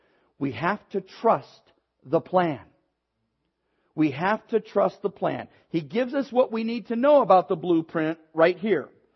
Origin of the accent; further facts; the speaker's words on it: Hayward, California, United States; Growing up in Hayward, I remember we'd have parades for this, parades for